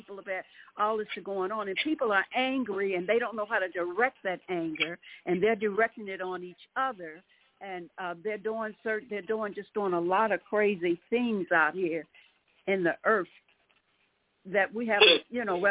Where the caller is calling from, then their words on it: Chicago, Illinois, United States; I'm calling from Chicago.